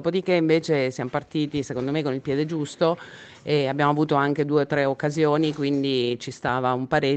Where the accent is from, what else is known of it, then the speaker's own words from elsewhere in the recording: Marche, Italy; Sì, in effetti, perché io sono marchigiana, ho vissuto 9 anni a Matetica